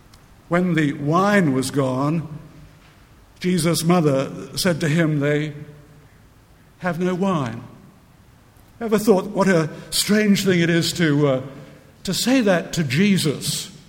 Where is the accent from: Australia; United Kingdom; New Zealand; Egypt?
United Kingdom; Scotland; I'm a Scot, and we had a marvelous poet preacher in Scotland